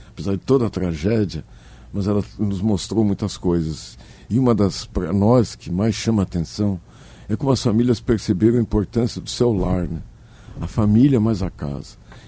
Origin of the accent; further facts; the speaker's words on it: Rio Grande do Sul, Brazil; born there; estar aqui no meu estado, sou gaúcho de nascimento, né?